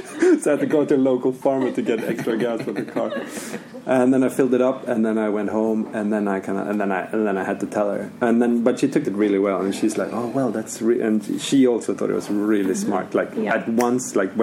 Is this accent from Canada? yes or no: no; Sweden; So every single piece of metal and wood is local from where I'm from. The tree is fruit wood from my grandparents' summer house down in southern Sweden.